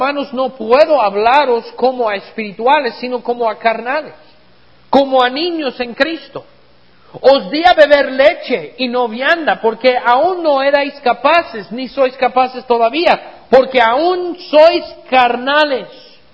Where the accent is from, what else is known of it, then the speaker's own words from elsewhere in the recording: Texas, United States; Yo soy de Texas.